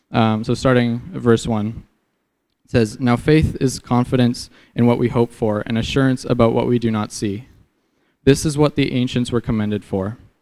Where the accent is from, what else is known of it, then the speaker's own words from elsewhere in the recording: Canada; So about me, I'm from Canada. I got here in February. In January, I went down to Texas to train for this. And then before that, I lived in Canada.